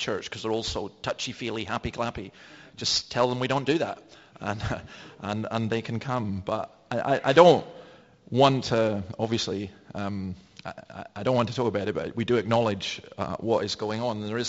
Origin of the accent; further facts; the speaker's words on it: Scotland, United Kingdom; I'm a Scottish Presbyterian